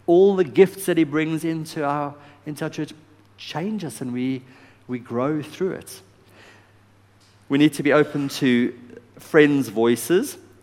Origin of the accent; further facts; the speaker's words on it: South Africa; I'm South African.